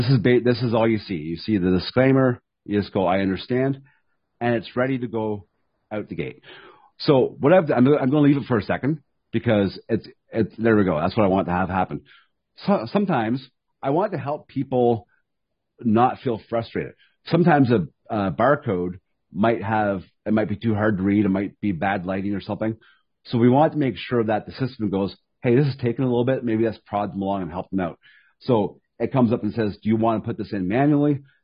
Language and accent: English; Canada; I think that's important as a Canadian.